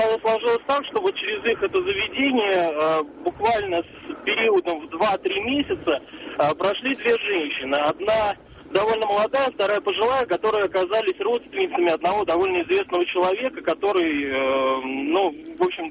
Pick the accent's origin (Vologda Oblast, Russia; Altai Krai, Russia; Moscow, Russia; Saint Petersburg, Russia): Moscow, Russia; я из Москвы.